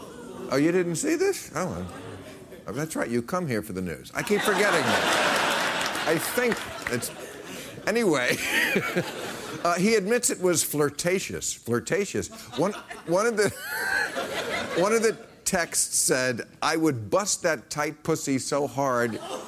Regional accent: New Jersey, United States; But this is my home state. Kudos, I must say. I know he has his troubles these days, to Governor Chris Christie.

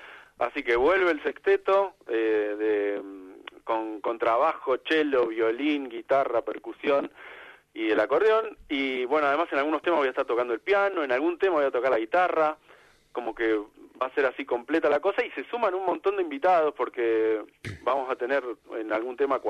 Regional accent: Haedo, Buenos Aires Province, Argentina; Yo me crié en Aedo y me la pasaba arriba de ese tren

